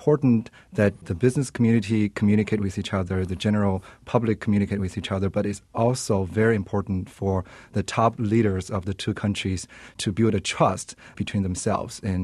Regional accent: China; moved away as an adult; I was born and raised in China. I came to this country when I was 26, 12 years ago.

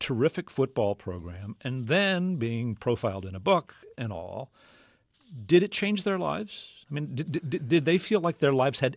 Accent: Texas, United States; One of the things that I was aware of growing up in South Texas

